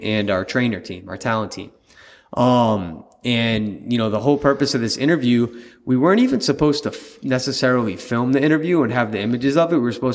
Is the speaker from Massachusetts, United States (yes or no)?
yes; Boston, Massachusetts, United States; I'm from Boston.